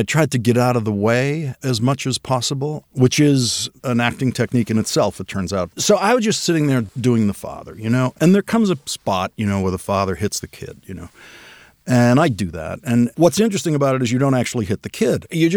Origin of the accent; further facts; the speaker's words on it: Boston, Massachusetts, United States; That is unheard of in St. Brendan's Parish, where I grew up in Dorchester.